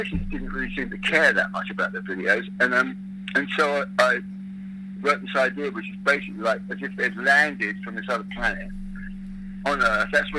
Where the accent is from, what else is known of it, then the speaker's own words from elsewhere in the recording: England, United Kingdom; we are as English, we like to take the piss